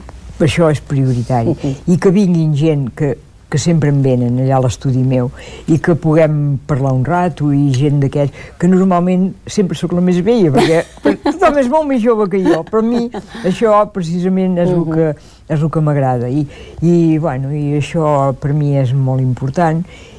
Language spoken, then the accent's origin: Catalan; Olot, Catalonia, Spain; Jo sóc d'Olot, i si visc allà al carrer Macarnau